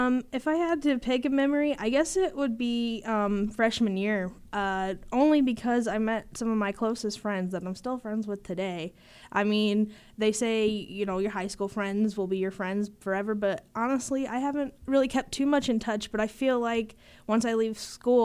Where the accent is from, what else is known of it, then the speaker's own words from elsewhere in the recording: Goreville, Illinois, United States; It is in Southern Illinois. I'm from Gorville, but that's not very far from Carterville